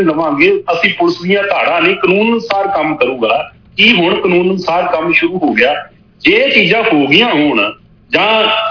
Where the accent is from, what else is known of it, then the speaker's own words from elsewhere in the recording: Punjab, India; ਅਸਲ ਚ ਮਸਲਾ ਇਹ ਆ ਵੀ ਅਸੀਂ ਪੰਜਾਬ ਦੇ ਲੋਕ ਜੇ ਅਸੀਂ ਅੱਜ ਪਾਣੀ ਦੀ ਗੱਲ ਕਰਦੇ ਹਾਂ